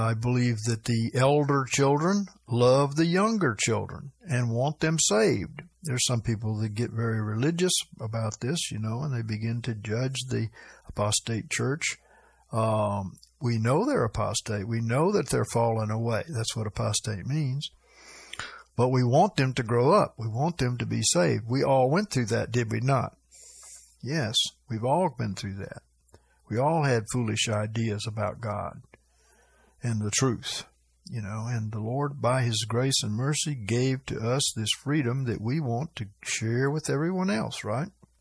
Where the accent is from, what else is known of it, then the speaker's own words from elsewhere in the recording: California, United States; also born or lived in Tennessee; I was raised in California, but I've lived here in Tennessee for 10 years.